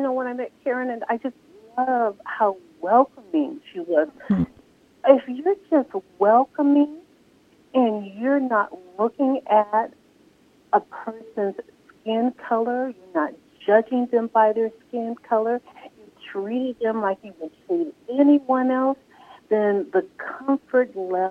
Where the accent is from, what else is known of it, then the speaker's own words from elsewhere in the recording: Tacoma, Washington, United States; born there; I was born in Tacoma, went to a school where I was in, went to the University of Washington